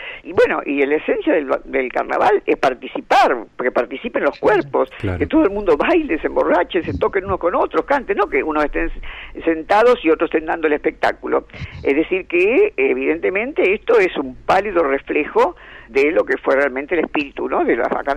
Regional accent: Buenos Aires, Argentina; yo creo que como argentinos, como porteños también tendríamos que nombrarlo

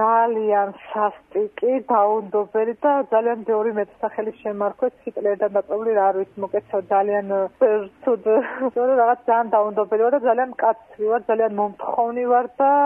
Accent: Ushguli, Samegrelo-Zemo Svaneti, Georgia; now in Tbilisi, Georgia; დავადებული და გაზრდილი ვარ უშკულში და ძალიან მიყვარს ჩემი სოფელი

